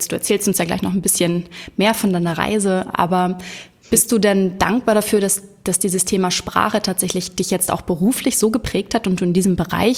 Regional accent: Hamburg, Germany; Janik wohnt in Hamburg, meiner Heimat

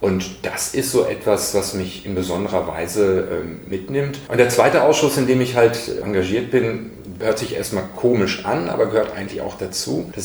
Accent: North Rhine-Westphalia, Germany; Aufgewachsen in Westfalen, habe dort zunächst eine Bankausbildung gemacht, bei der heute nicht mehr existierenden Dresdner Bank

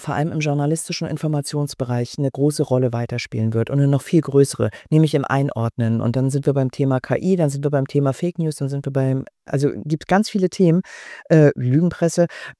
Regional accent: Schwerin, Mecklenburg-Vorpommern, Germany; born there; weil ich bin gebürtige Schwerinerin

